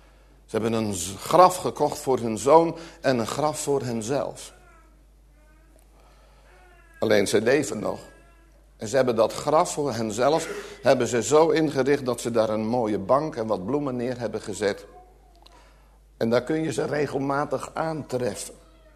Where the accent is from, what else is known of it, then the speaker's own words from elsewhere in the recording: Gelderland, Netherlands; Ik kom oorspronkelijk van de Veluwe.